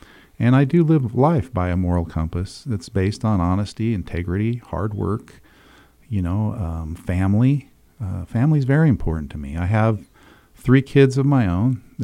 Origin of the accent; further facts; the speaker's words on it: Price, Utah, United States; So, and you know, I was raised in Price. We lived in a small camp house that was transported from Draggerton to Price, which was common at the time. And we lived across from Durant Elementary. So that's where I was raised.